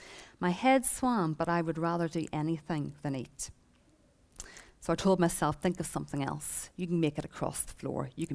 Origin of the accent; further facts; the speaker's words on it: Belfast, Northern Ireland, United Kingdom; I grew up in Belfast, which is quite a religious sort of place. I came from a non-Christian family